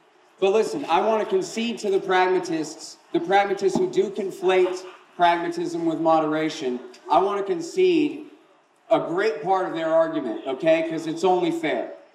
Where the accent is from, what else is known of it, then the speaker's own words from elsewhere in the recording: Texas, United States; I'm from Texas.